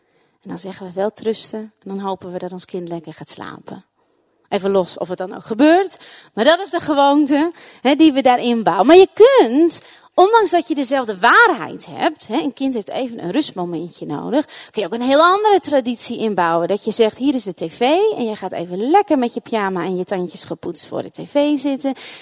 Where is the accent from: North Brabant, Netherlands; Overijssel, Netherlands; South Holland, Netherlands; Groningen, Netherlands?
Groningen, Netherlands; Ten Post; dat wij dan op kerstnachtdienst naar de sporthal gingen in Ten Post, waar ik vandaan kom.